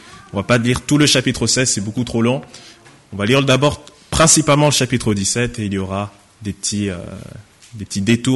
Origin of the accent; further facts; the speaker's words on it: Orléans, Centre-Val de Loire, France; also born or lived in Saint-Denis; now in Aix-en-Provence, France; je viens du département du Loiret, d'Orléans. J'ai grandi là-bas, j'ai passé toute ma vie là-bas. C'est ma ville, c'est Orléans quoi. Et donc voilà, je suis pas vraiment né à Orléans, moi je suis né plutôt à Saint-Denis dans le 93